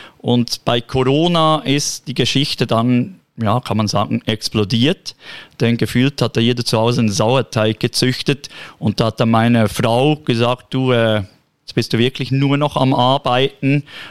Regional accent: Interlaken, Bern, Switzerland; born there; accent: Bernese; Also ich bin auch Bäckersohn. Ich bin im Kanton Bern in Interlaken geboren. Das hört man, wenn ich Schweizerdeutsch spreche, dass ich den Berner Dialekt habe

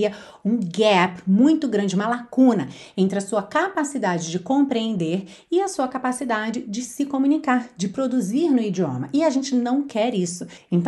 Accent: Rio de Janeiro, Brazil; Que o carioca, eu falo por experiência, porque sou carioca, a gente tem uma tendência a alongar essa última sílaba

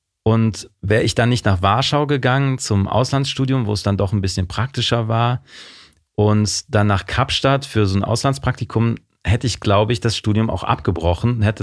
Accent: Mönchengladbach, North Rhine-Westphalia, Germany; Aufgewachsen bin ich in Mönchengladbach

